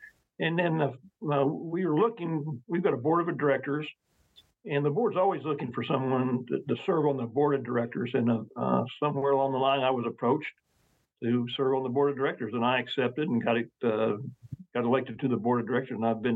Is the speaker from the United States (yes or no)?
yes; Hobart, Oklahoma, United States; I grew up in Hobart, Oklahoma. It's about 50, 60 miles from here.